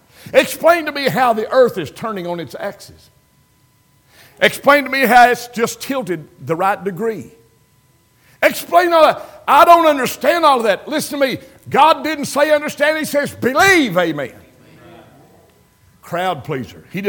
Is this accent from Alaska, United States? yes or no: no; Crab Orchard, Kentucky, United States; moved away as an adult; But I'm a hometowner. I'm from Crab Orchard, Kentucky. I've been gone 55 years or something like that in my life.